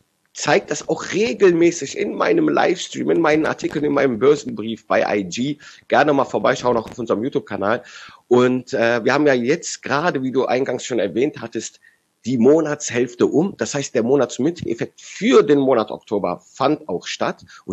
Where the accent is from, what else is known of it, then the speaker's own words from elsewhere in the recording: Rhineland, Germany; wie ich als Rheinländer sage, da ist was im Busch